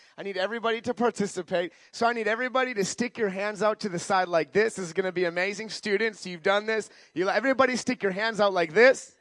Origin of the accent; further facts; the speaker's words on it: Minnesota, United States; We are from Minnesota, and if you have no idea what you just did, when the Vikings score a touchdown, the whole stadium does the skull clap above their head to cheer on our Minnesota team.